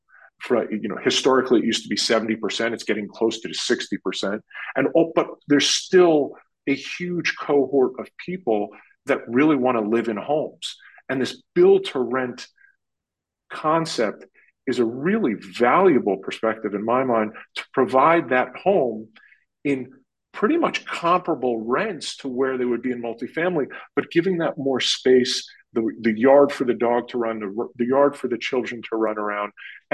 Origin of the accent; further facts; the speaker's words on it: Northeast, United States; You know, growing up in the Northeast, let me start with New York for a second and state the obvious.